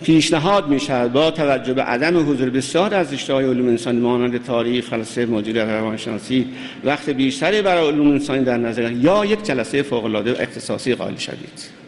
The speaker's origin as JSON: {"language": "Persian", "country": "Iran", "said": "و به عنوان یک ایرانی تجربه تاریخی زیادی داریم"}